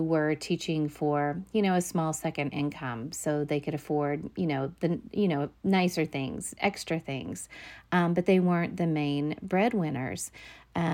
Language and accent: English; Arkansas, United States; You know, I grew up in Arkansas, and like I said, I knew girls that got those purity rings, and we would have people that would come to school and, you know, talk about purity pledges.